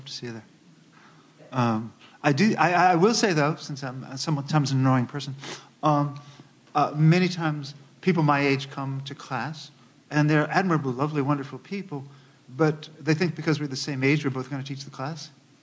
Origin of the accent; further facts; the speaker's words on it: United States; I am an American, Europeanly trained scholar, and so I take the best that my tradition has